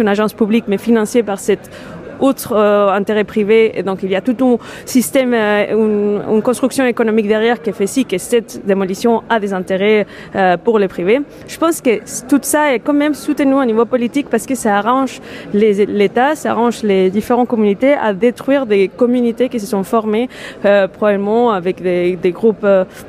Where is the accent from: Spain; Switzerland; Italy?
Spain; French is a second language; now in France; je suis espagnole et qu'en Espagne, on ne démolit pas.